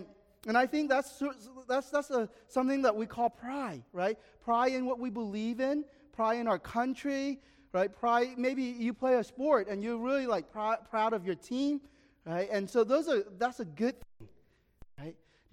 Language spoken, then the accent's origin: English; United States; But I'm like, I'm American, right? I want America to win, you know?